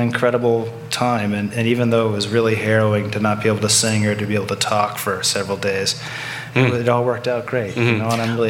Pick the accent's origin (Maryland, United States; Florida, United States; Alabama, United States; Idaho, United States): Idaho, United States; Moscow; And when I was growing up in West Park Elementary School in Moscow, Idaho, it was the school itself, and then a playground, and then a field, and then train tracks.